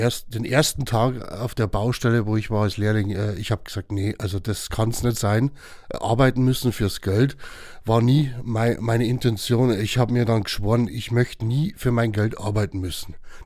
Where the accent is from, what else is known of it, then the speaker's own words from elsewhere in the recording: Cham, Bavaria, Germany; also born or lived in Hirschau; Also ursprünglich komme ich aus Cham in der Oberpfalz, also Nähe Furtenwald, das glaube ich sagt jedem was irgendwie. Und da habe ich bis, glaube ich, 96, 97 gewohnt und dann bin ich Richtung Hirschau gezogen, Monte Carlino.